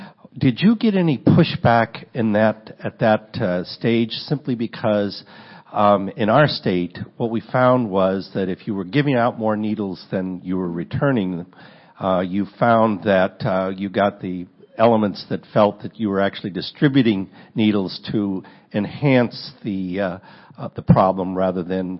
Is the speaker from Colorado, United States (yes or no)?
yes; Colorado, United States; from Colorado.